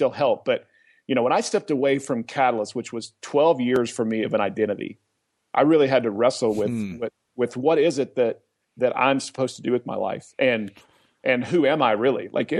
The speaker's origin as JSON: {"language": "English", "region": "Oklahoma", "country": "United States", "tie": "born or raised there", "lives_now": "Atlanta, United States", "said": "You know, I'm a son of Jerry and Penny. I grew up in Oklahoma. You know, I mean, I live in Atlanta."}